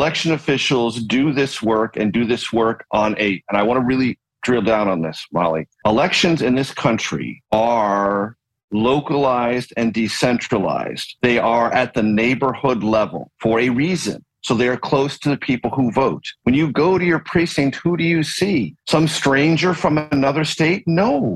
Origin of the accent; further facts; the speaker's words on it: San Diego, California, United States; I grew up in San Diego, California. All Californians, but particularly Southern Californians, love the Rose Bowl Parade.